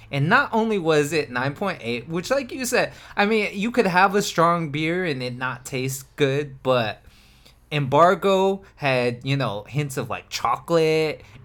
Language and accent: English; Colorado, United States; accent: Colorado; Not so much, because you clown me on my Colorado accent.